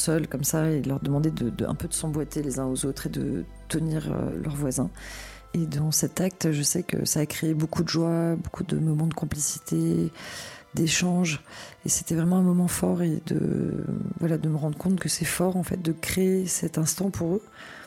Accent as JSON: {"language": "French", "town": "Paris", "region": "Île-de-France", "country": "France", "tie": "born there", "said": "je suis née à Paris en 1975"}